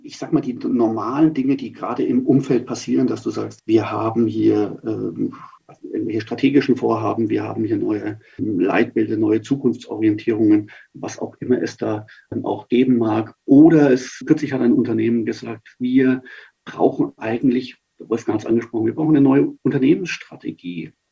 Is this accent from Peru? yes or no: no; Nuremberg, Bavaria, Germany; Ich bin als Nürnberger eher, was den Fußball anbelangt, eher dem Club.